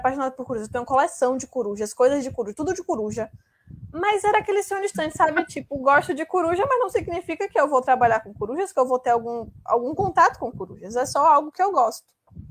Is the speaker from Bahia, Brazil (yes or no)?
yes; Bahia, Brazil; Sou baiana.